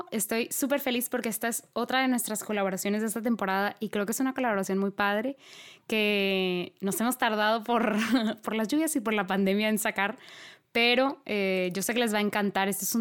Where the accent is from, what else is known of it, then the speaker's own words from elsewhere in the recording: Monterrey, Nuevo León, Mexico; y yo, originaria de aquí de Monterrey, me fui a servir a Acapulco.